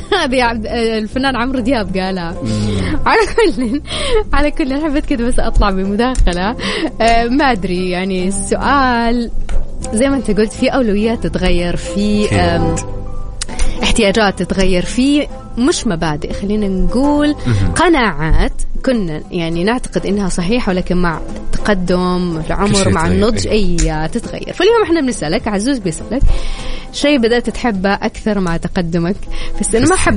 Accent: Taif, Makkah Province, Saudi Arabia; وأنا عاد بنت الطائف

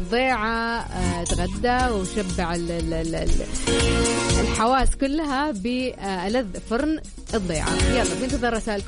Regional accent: Saudi Arabia; يعني الصيف ما شاء الله عندنا في السعودية في كل شيء

